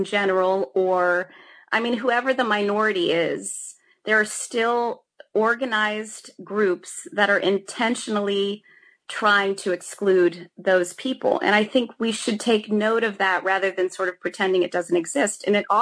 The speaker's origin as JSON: {"language": "English", "town": "Cincinnati", "region": "Ohio", "country": "United States", "said": "I am from Cincinnati, as you know. So Cincinnati tends to be a setting for most of my work, just because I'm more familiar with it."}